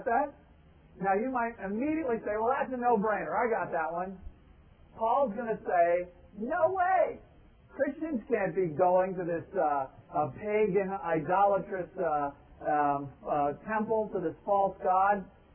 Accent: Charleston, South Carolina, United States; You have to understand that we're from Charleston, South Carolina, my husband an Episcopalian, I'm a Catholic, and our response was, we are not Baptists.

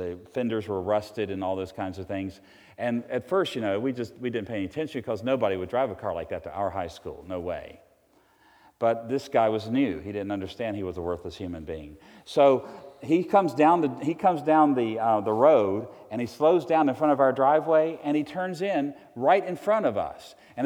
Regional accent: Roanoke, Virginia, United States; I grew up in Roanoke, Virginia. I'm a hillbilly from Southwest Virginia. Proud of it.

